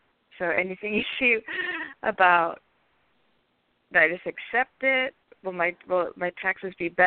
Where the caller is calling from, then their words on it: California, United States; I'm calling from California.